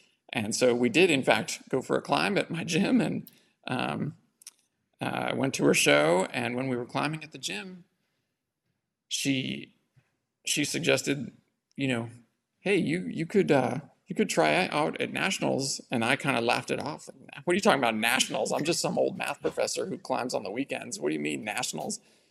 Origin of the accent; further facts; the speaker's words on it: California, United States; also born or lived in Spain / Mexico; I was born in Spain, traveled around with my mom, lived in Mexico for a bit, grew up in Southern California, and then actually went to school here in San Luis Obispo.